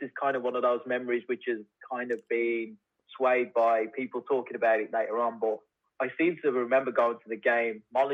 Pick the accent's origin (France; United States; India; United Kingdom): United Kingdom; Wolverhampton, West Midlands; certainly growing up in Wolverhampton, living and breathing the club and what it means, and everywhere you go.